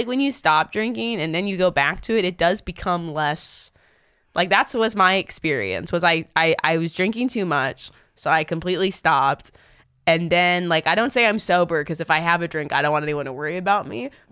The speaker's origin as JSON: {"language": "English", "region": "California", "country": "United States", "said": "And I looked, I'm from California. It was straight up not California."}